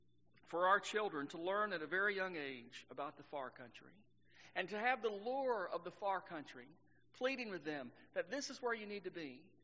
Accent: Texas, United States; I grew up in Texas, and where I grew up, it was very flat.

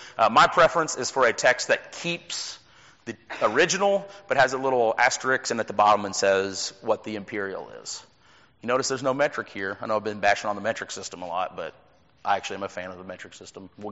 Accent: Louisville, Kentucky, United States; Yeah, I grew up in Louisville, and you know Louisville's a big horse race town.

